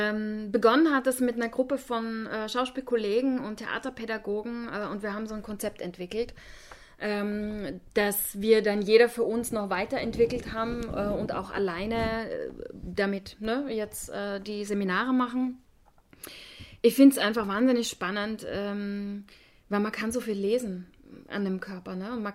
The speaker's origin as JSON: {"language": "German", "country": "Austria", "moved": "as an adult", "lives_now": "Germany", "said": "Ich bin Österreicherin, wie man wahrscheinlich auch hört, wenn man mir länger zuhört. Lebe aber jetzt schon seit über 20 Jahren in Deutschland"}